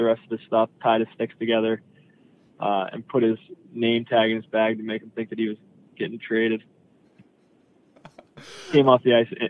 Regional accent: Pittsburgh, Pennsylvania, United States; whenever I grew up in Pittsburgh watching him play

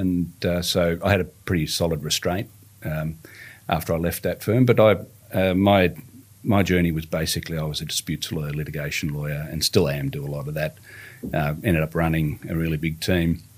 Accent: Victoria, Australia; Up in the Dandenong Ranges. Yeah. So lived there since the mid-70s and then continued to live there after I did all that.

